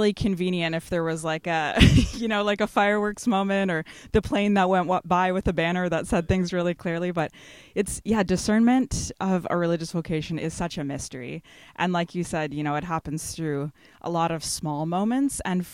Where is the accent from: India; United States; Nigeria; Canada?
Canada; Belleville, Ontario; I was born and raised in Belleville, and I went to Holy Rosary Elementary School and Centennial Secondary School. I was in the arts program at Centennial, graduated in 2005